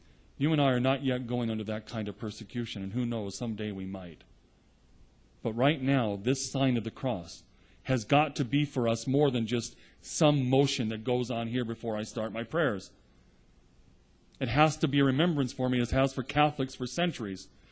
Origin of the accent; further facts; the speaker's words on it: California, United States; When I was growing up in the Novus Ordo, which was starting to be introduced into our parish in Northern California